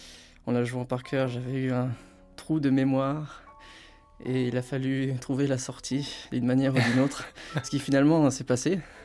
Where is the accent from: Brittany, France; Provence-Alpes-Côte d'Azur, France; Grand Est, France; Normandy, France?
Brittany, France; Saint-Malo; also born or lived in Lyon / Paris; now in Cologne, Germany; Je suis né à Lyon et j'ai passé mes 5 premières années là-bas, avant de partir pendant 4 ans en Bretagne, à Saint-Malo. Puis ensuite, j'ai encore déménagé pour aller à Paris. J'étais un peu à cheval sur Paris et Saint-Malo